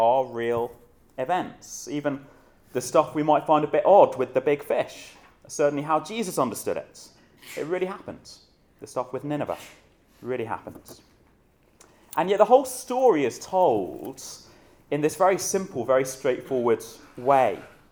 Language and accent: English; East Midlands, United Kingdom; I was brought up in Northamptonshire.